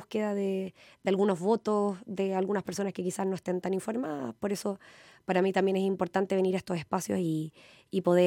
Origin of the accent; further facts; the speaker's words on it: Viña del Mar, Valparaíso, Chile; yo soy de Viña del Mar, viví, por ejemplo, acá en Isla Picton, viví en Recreo, viví en el centro de la ciudad de Viña del Mar, estuve en una escuela pública